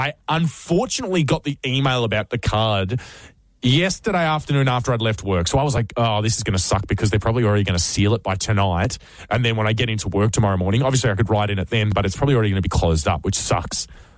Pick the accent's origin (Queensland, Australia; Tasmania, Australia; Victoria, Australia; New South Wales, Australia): Tasmania, Australia; born there; I was born in Tasmania. I love Tasmania.